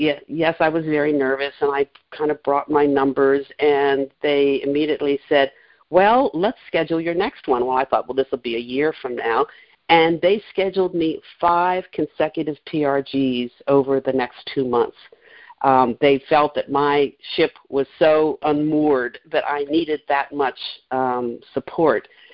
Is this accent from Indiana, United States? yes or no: no; Washington, District of Columbia, United States; I was raised in Washington, D.C., and they were lifelong federal government workers.